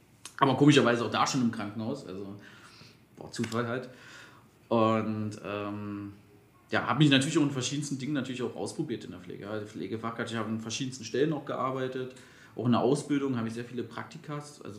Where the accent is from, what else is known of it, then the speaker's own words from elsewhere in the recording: Magdeburg, Saxony-Anhalt, Germany; now in Berlin, Germany; Weil ich komme ja ursprünglich aus Magdeburg und der gleiche Träger hatte dann hier in Berlin auch eine Einrichtung und dann bin ich nach Berlin gegangen.